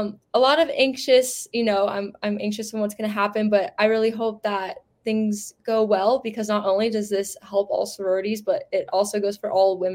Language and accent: English; Colorado, United States; I am from Colorado